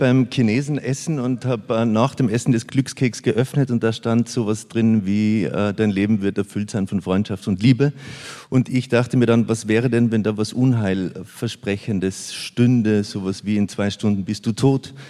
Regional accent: Sillian, Tyrol, Austria; now in Innsbruck, Austria; Ich komme aus Osttirol, Siljan, ein 2000 Einwohner-Dorf im Nirgendwo. Da komme ich her und da habe ich mich auch hinausgeschrieben dann in die große weite Welt nach Innsbruck, wo ich jetzt lebe.

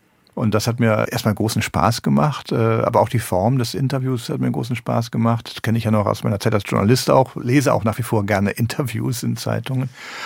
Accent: North Rhine-Westphalia, Germany; Sie kommen aus meiner Heimat im Bergischen Land.

